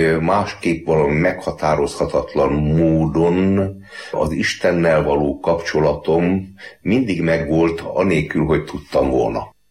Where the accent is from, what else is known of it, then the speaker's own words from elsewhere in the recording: Budapest, Hungary; born there; 1948-ban születtem Budapesten. Édesapám erdélyi ember, később aztán a sorsomat ez eléggé meghatározta.